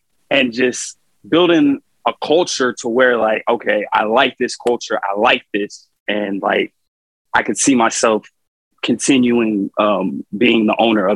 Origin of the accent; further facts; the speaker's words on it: Liberia; now in Des Moines, United States; So I moved here from Liberia. I was born by the ocean.